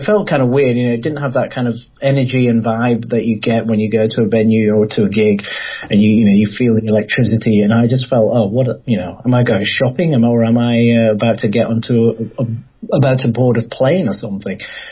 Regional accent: Kenya; born there; I was born in Kenya. My parents are Indian. They moved to Kenya. Well, my grandparents moved to Kenya like before the First World War

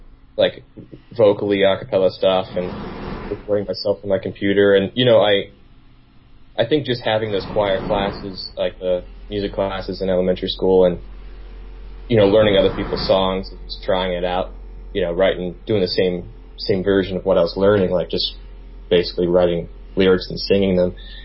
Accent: Chillicothe, Ohio, United States; This is in Ohio, so I grew up in Ohio.

